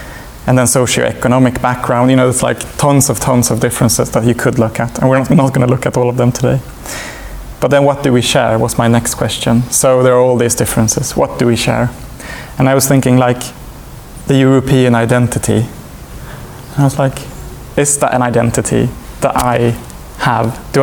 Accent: Sweden; I'm born and raised in Sweden, but I'm not Swedish by blood at all, not a single drop. But culturally, I'm Swedish. My mom is from Serbia. My father is from Denmark. I have partly Icelandic blood and a bit of Hungarian blood.

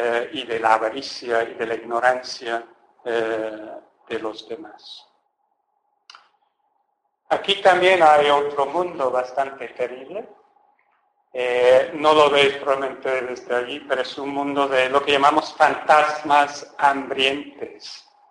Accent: England, United Kingdom; accent: English; Spanish is a second language; probablemente os habéis dado cuenta que no soy español. Soy inglés y por eso tengo ese acento precioso que por mucho que intento no lo quito.

